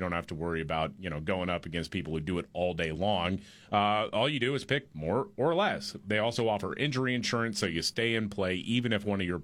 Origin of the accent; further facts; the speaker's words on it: Houston, Texas, United States; All right, this is in my hometown of Houston, Texas, man.